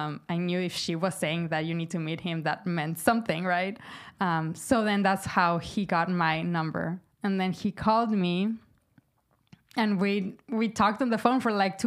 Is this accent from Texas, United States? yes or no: yes; Laredo, Texas, United States; also born or lived in Monterrey, Mexico; So I was born in Mexico, in Monterrey. And my parents got divorced when I was two. My mom and I went to live to Laredo. And then we moved to the U.S. side of the border, Laredo, Texas.